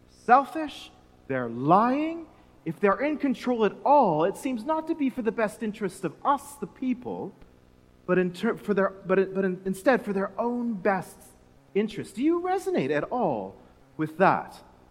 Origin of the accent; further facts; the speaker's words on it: Canada; my home country of Canada